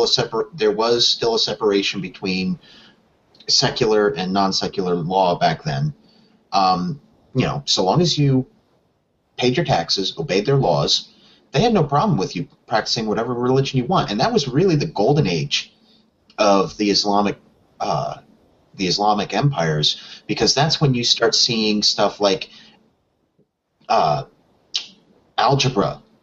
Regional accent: Chicago, Illinois, United States; now in Pittsburgh, United States; Born and raised in Chicago, Illinois, to a Roman Catholic family. Spent 8 years in the military, currently living in Pittsburgh as a graphic designer and an atheist.

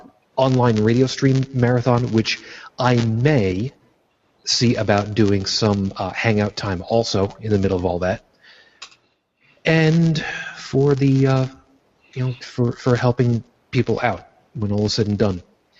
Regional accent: New York, United States; also born or lived in Brooklyn; now in Buffalo, United States; I was born in Brooklyn to a Roman Catholic household, raised on Long Island, now live outside of Buffalo, New York, and am an unabashed atheist.

